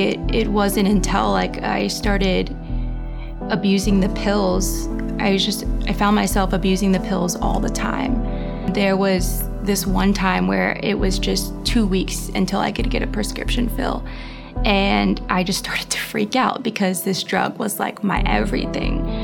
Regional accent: Alabama, United States; I've been coming to the church for about 2 years now. I'm originally from Alabama. I'm one of 5 siblings

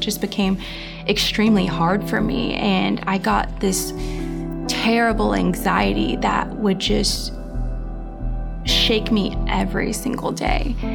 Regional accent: Alabama, United States; I've been coming to the church for about 2 years now. I'm originally from Alabama. I'm one of 5 siblings

